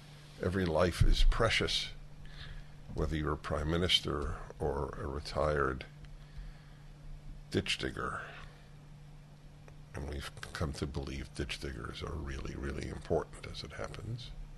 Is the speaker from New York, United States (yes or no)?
yes; Brooklyn, New York, United States; I grew up in Brooklyn, New York, and I remember I lived near an elevated subway stop. King's Highway, it was called.